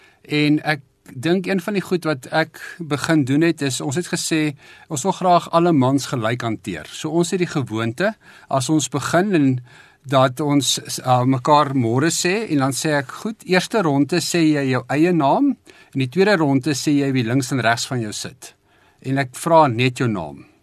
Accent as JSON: {"language": "Afrikaans", "town": "Pretoria", "region": "Gauteng", "country": "South Africa", "tie": "born or raised there", "said": "In Pretoria."}